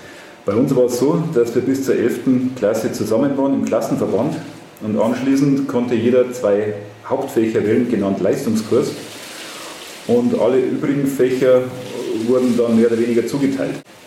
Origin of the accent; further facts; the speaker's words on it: Beutelsbach, Bavaria, Germany; Ich komme aus Beutelsbach, bin verheiratet, habe 2 Kinder und bin mittlerweile Lehrer an der Mittelschule in Wartenburg. Zu der Zeit, als ich noch im Gymnasium Vilshofen war, habe ich noch in Eigenbach gelebt.